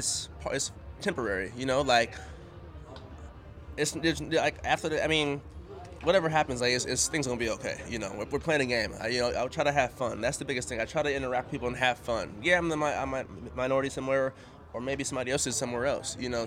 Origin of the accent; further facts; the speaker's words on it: Oakland, California, United States; I'm from Oakland, California. It started there. I mean, I grew up playing every sport.